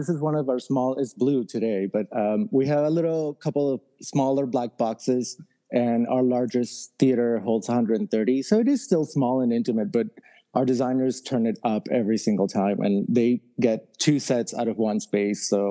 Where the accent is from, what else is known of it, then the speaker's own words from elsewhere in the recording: Lima, Peru; comes out when I'm finishing high school. I'm from Peru, so I'm in Lima.